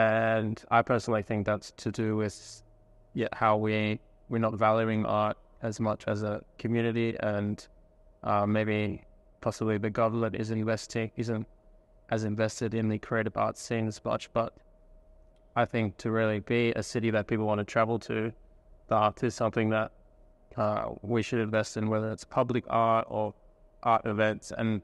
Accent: Perth, Western Australia, Australia; as a young artist growing up in Perth, it's so hard to meet people in the arts scene

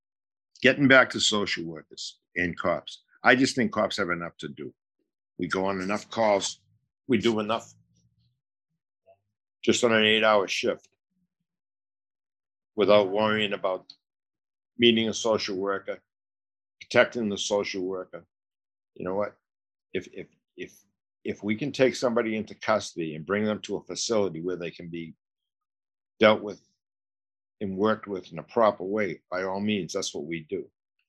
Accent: Boston, Massachusetts, United States; 5 of them despised me because I was from Boston.

